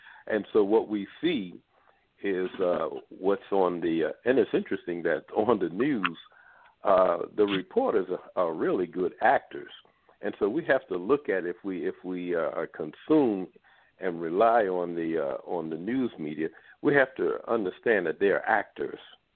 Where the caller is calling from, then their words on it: Baltimore, Maryland, United States; Yes, greetings, family. … I'm calling from Baltimore, Maryland.